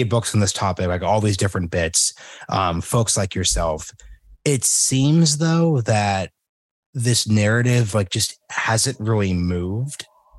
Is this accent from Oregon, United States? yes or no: yes; Oregon, United States; I'm from Oregon and I live in Texas, so I could dunk on California from a couple different directions.